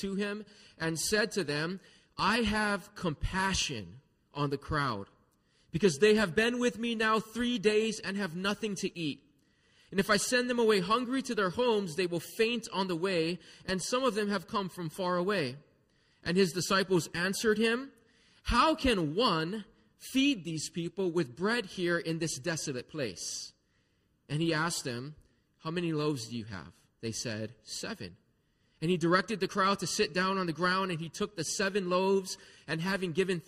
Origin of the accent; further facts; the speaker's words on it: Hawaii, United States; even being born and raised in Hawaii, I've seen things in the islands that are just a level above what I typically have seen.